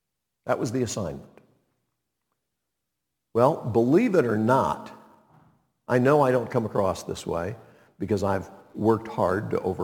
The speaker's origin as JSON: {"language": "English", "town": "Montreat", "region": "North Carolina", "country": "United States", "said": "I'm from Montreat. I live right here in the town."}